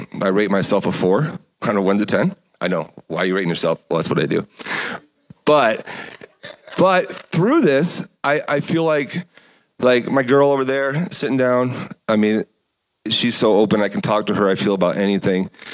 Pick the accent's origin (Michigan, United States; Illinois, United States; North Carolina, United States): Illinois, United States; Chicago; On our first date, we met halfway in Indiana, Elkhart, Indiana, because she's from here and I'm from Chicago.